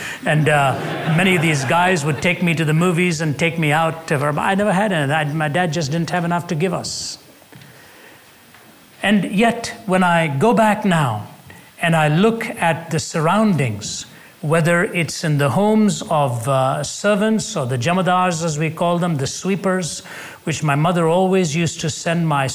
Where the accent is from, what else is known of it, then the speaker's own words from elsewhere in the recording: India; I was born and raised in India, and we weren't very rich. We were upper middle class family